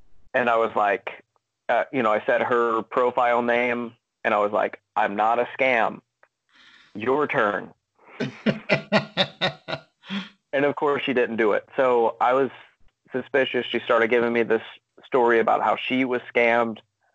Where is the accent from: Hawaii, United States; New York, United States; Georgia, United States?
Georgia, United States; But I was like, all right, you know, I'm from Georgia.